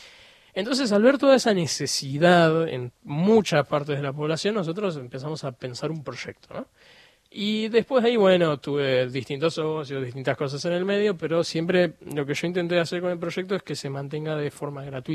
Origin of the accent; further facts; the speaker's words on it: Buenos Aires, Argentina; nosotros somos de Pompeya